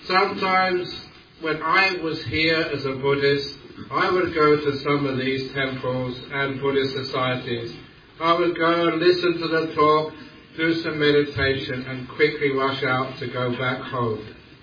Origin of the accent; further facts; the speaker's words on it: London, United Kingdom; You all know that I'm a Londoner. It's always great to be back in the town of my birth